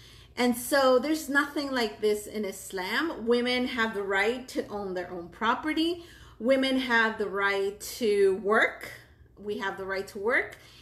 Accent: United States; I am a convert. I am Mexican American.

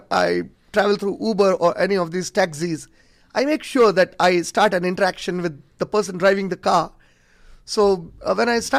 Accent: India; Yeah, I tell them, you know, I'm from India and I'm visiting here.

